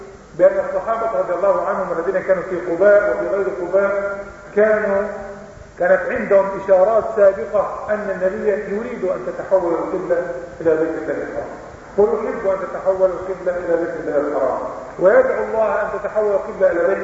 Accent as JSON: {"language": "Arabic", "country": "Egypt", "said": "لكن عندنا في مصر اللي يعمل كده يضرب بالنقص الصلاة"}